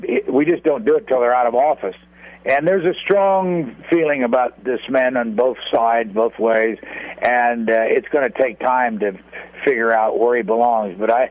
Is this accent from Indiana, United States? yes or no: yes; Indiana, United States; I come from Indiana. I was in the service. I started here 53 years ago in this town.